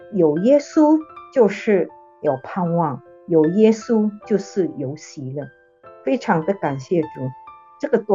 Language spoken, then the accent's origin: Chinese; Philippines; 起初我是从菲律宾来的，所以今年的年初我就回去菲律宾